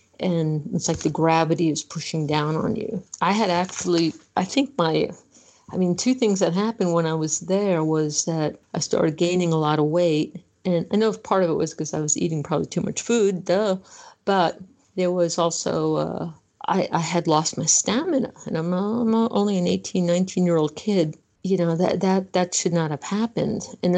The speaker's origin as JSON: {"language": "English", "region": "New York", "country": "United States", "tie": "born or raised there", "said": "I grew up in New York."}